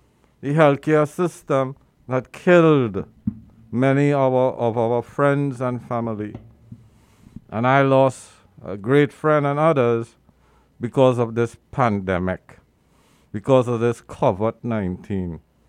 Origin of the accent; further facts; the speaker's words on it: Brooklyn, New York, United States; I said, I'm from Brooklyn, New York. Yeah, because this is my home now, brothers. Yeah, in Bushwick.